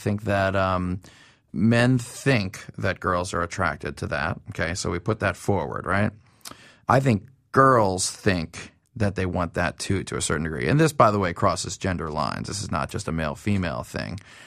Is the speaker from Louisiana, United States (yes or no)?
yes; New Orleans, Louisiana, United States; I personally grew up when I was like 15 because I grew up in New Orleans and it's a very accelerated path there.